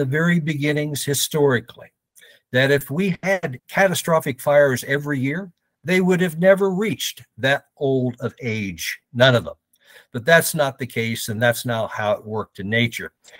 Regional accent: Portland, Oregon, United States; and I investigated my hometown, for instance, Portland, it used to be called the Clearing.

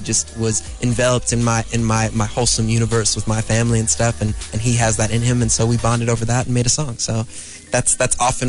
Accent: New York, United States; I'm from New York, she's from New York

